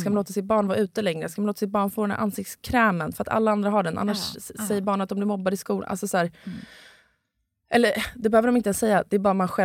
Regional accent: Gnesta, Södermanland, Sweden; alltså när jag växte upp i Gnesta, att så här, som jag sa, att det inte fanns någon som mig där.

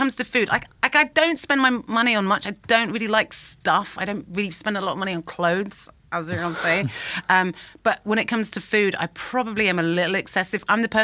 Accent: United Kingdom; It's been bastardized so much that what is it, particularly as British people, what is our cuisine?

